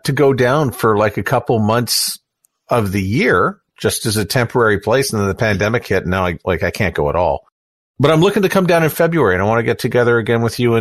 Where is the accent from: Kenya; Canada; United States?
Canada; Winnipeg, Manitoba; because I'm from Winnipeg.